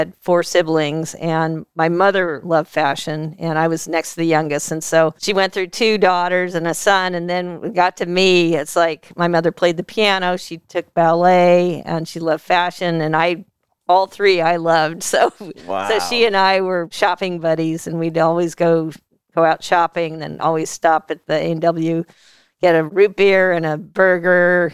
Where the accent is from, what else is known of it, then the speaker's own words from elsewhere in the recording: Walnut Creek, California, United States; I was born in Marin and raised in the far East Bay. So Walnut Creek, Pleasant Hill, Lafayette area, right in the middle of those three towns.